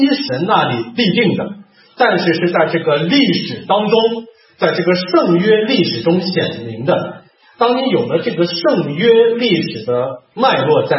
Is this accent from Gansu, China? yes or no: no; Shanxi, China; 我看一张照片非常感动，就在山西我老家